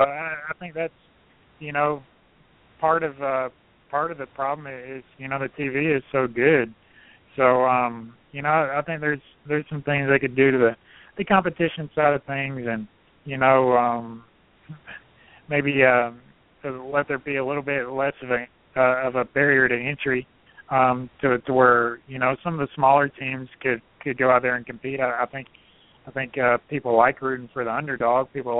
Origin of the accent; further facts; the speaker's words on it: Alabama, United States; Man, I'm from Alabama. So, you know, the Alabama guys, you know, Davey Allison was kind of my hero there.